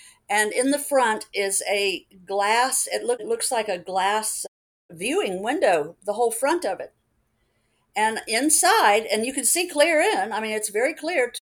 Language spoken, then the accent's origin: English; Tampa, Florida, United States; I grew up near MacDill Air Force Base